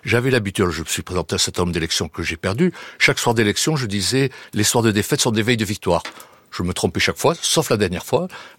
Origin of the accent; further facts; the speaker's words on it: Bordeaux, Nouvelle-Aquitaine, France; Voilà, moi je suis un Bordelais